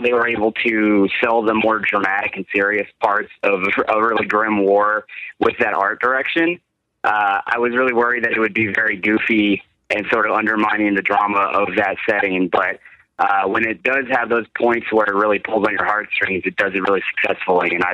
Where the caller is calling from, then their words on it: Dallas, Texas, United States; in Dallas, Texas.